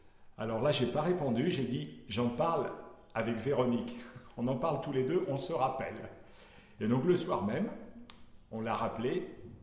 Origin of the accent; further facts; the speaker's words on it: Toulouse, Occitanie, France; Donc on était à Toulouse, moi je suis de Toulouse.